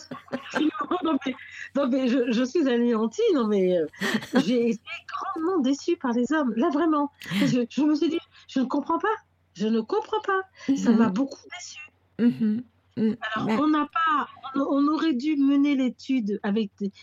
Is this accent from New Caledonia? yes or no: no; Cameroon; je suis des Wando. C'est là où je me rappelle que je suis camerounaise